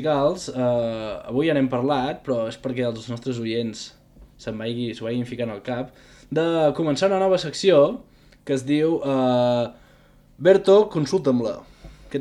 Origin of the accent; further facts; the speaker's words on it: Navàs, Catalonia, Spain; si diem que som de Navàs